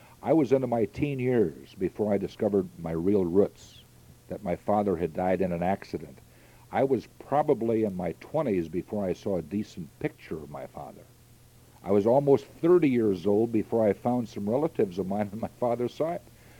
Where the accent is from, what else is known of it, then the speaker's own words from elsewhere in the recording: Rugby, North Dakota, United States; born there; I was born in Rugby, North Dakota in February 29th, leap year, 1936.